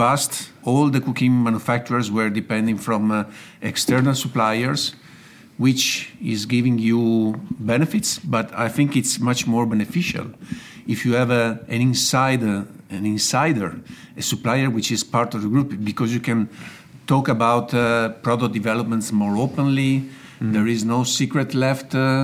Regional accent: Venice, Veneto, Italy; So I am from Veneto region, I'm from Venice, but with some sort of international roots, if we can say so. I was studying in Venice.

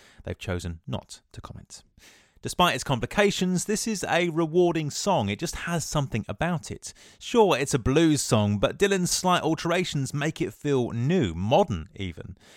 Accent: England, United Kingdom; As an Englishman, something instantly springs to mind.

